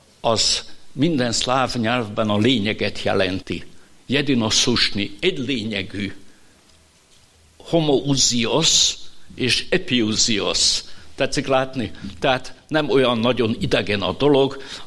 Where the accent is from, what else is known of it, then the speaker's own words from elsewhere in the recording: Subotica, Vojvodina, Serbia; hogy én szabadkai vagyok, vagy szerbiai